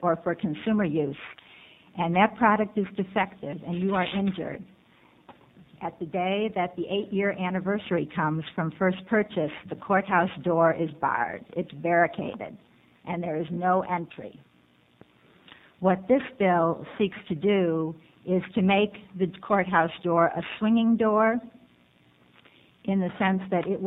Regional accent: Portland, Oregon, United States; I am an attorney from Portland, and I'm the president-elect of the Oregon Trial Lawyers Association.

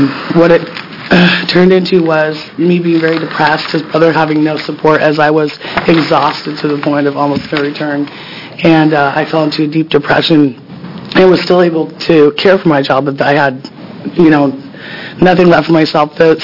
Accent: Oregon, United States; I'm from Multnomah County

